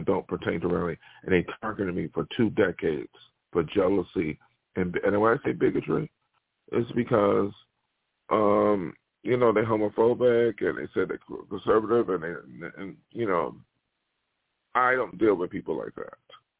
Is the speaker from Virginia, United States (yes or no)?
no; Buffalo, New York, United States; I am from Buffalo, but when they talk about Buffalo, New York, I think that's crazy too.